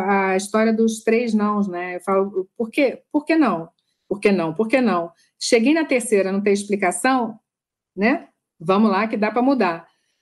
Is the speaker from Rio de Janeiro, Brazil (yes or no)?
yes; Rio de Janeiro, Brazil; porque eu sou carioca